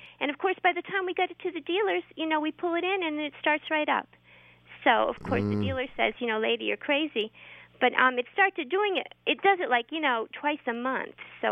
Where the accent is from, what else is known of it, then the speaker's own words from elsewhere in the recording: Massachusetts, United States; now in Dallas, United States; Well, not originally from Dallas. Actually, I'm from Massachusetts.